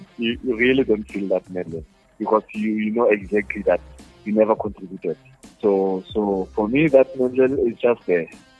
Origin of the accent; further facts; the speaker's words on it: Bloemfontein, Free State, South Africa; They will have to leave Bloemfontein with the passion that they have, and that's my hometown.